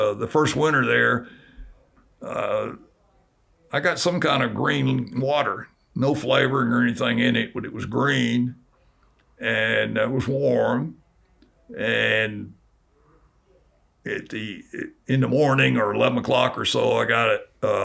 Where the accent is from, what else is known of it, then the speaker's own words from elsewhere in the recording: South Carolina, United States; I'm from South Carolina. I met a family from Winnsboro, South Carolina, which some of my cousins, distant cousins, live there, and they knew of them.